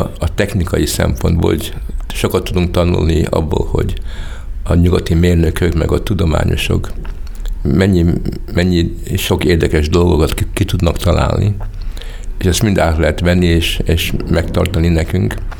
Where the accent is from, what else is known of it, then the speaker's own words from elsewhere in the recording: Hungary; úgy éreztem, hogy igazából magyar vagyok